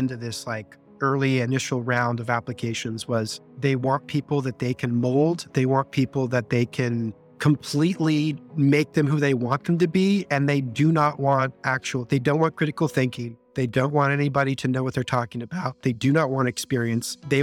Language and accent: English; Las Vegas, Nevada, United States; I am oldest of seven. I grew up in Las Vegas, Nevada, actually, and I was homeschooled